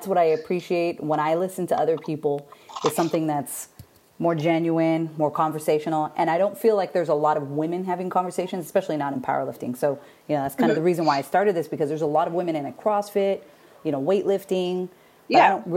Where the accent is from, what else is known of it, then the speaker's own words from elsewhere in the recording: Hawaii, United States; I'm from Hawaii, so we use a lot of very tribal looking patterns too in our own way, you know?